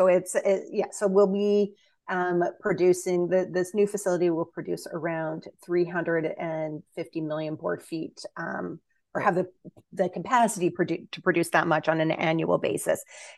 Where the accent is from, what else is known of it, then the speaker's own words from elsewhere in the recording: British Columbia, Canada; and, you know, we think that that's something that as British Columbians, we can all be proud of.